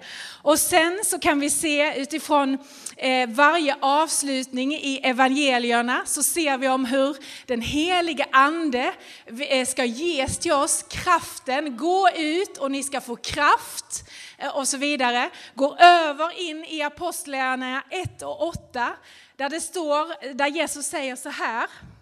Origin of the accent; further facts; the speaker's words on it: Skåne, Sweden; jag är skåning från början så det, där finns lite fight där